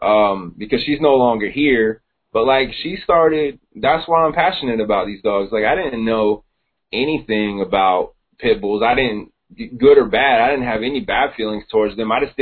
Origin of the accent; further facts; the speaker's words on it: Ohio, United States; I'm from Ohio, so I was just out at my dad's house, and he lives in the country